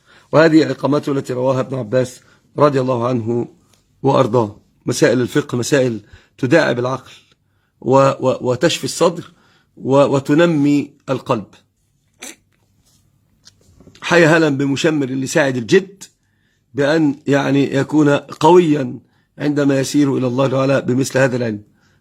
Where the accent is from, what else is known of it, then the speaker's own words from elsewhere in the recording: Egypt; بالذات عندنا في مصر كالمصيف